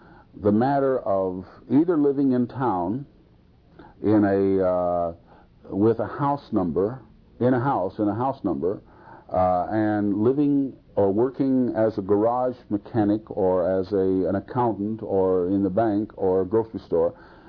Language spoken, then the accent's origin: English; California, United States; moved away as an adult; also born or lived in England; I went to the Air Force when I was 18, so I was away from San Joaquin Valley. Now I'm 49, well, I'll be 49 this month, so I've been away since I was 18